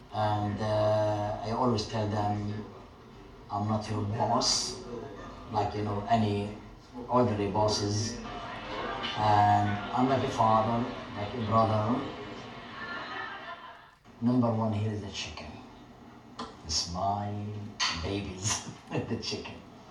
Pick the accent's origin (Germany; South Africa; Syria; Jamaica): Syria; English is a second language; moved away as an adult; now in United States; I'm originally from Syria.